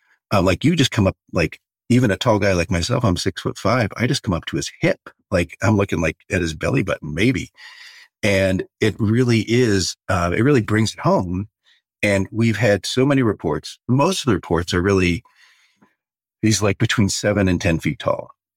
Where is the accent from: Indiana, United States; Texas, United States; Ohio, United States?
Ohio, United States; No, I grew up in Ohio